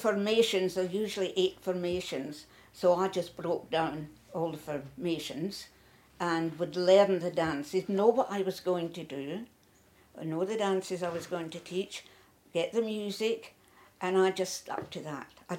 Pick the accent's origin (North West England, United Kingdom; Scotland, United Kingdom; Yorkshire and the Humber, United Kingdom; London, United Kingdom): Scotland, United Kingdom; born there; moved away as an adult; Even though I was born in Scotland and came out here at 19, I had not heard of Scottish country dancing.